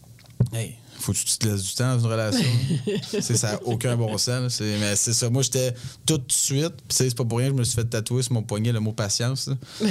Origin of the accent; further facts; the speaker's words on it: France; born there; vu que je suis né en France, bien, j'avais le passeport.